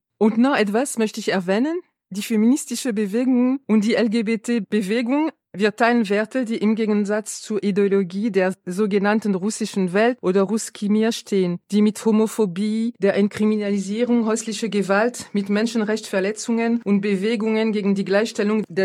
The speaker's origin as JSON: {"language": "German", "region": "Poltava Oblast", "country": "Ukraine", "tie": "born or raised there", "moved": "as an adult", "said": "dass russische Truppen an die Grenze meiner Heimatregion Poltawa waren"}